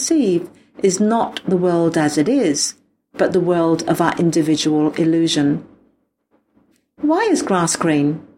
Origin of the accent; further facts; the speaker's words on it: England, United Kingdom; Because I am English, not French, in which case it would be vert.